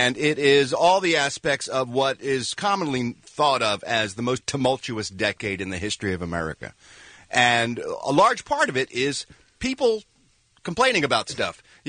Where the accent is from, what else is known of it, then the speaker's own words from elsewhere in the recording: United States; I think that's an awesome part of being an American and an awesome part of this country.